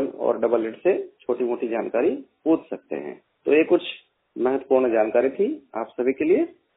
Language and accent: Hindi; Gujarat, India; मैं गुजरात से बिलोंग करता हूं